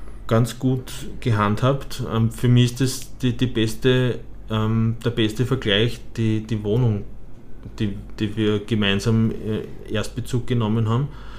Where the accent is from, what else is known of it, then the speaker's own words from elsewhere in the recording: Pfaffstätten, Lower Austria, Austria; weil es bei uns in Pfaffstätten in der Phase, wie ich dort groß geworden bin, ziemlich viele Kapellmeisterwechsel gegeben hat